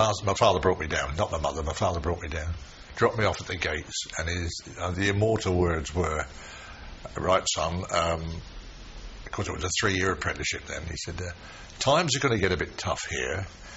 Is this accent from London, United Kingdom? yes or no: no; Portsmouth, South East England, United Kingdom; I was born in Portsmouth and lived there all through the war. I went to a private school in Portsmouth.